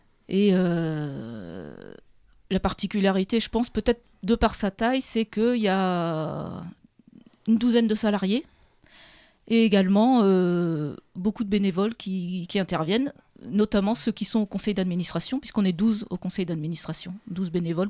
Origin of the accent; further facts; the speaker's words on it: Hauts-de-France, France; moved away as an adult; je suis originaire de l'Oise et je suis arrivée dans l'Indre il y a à peu près 23 ans.